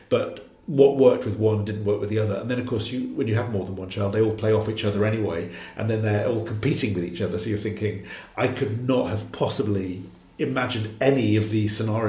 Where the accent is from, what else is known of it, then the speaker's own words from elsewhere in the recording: Cardiff, Wales, United Kingdom; now in Kent, United Kingdom; Admittedly, I'm from Cardiff, so maybe I don't have that many around me in Kent.